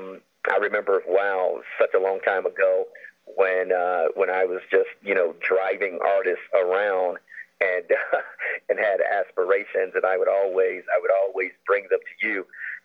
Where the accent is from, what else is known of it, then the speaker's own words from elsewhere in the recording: Chicago, Illinois, United States; now in Denver, United States; You know, I'm from Chicago, but I call Denver home.